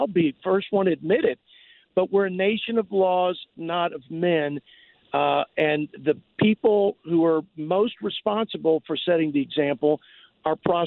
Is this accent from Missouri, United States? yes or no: yes; Missouri, United States; born there; I was born in Missouri, and I'd like the show me state to show me some real justice